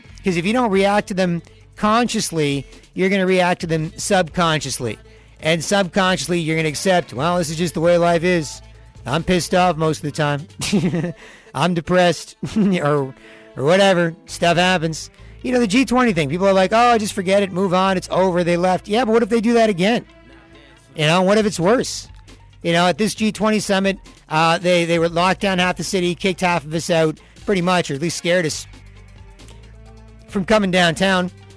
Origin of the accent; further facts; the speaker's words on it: Scarborough, Ontario, Canada; I know growing up in Scarborough, holler at … hold your head up, everybody. I know in Scarborough, I love the fact that there was a bunch of really neat small businesses there.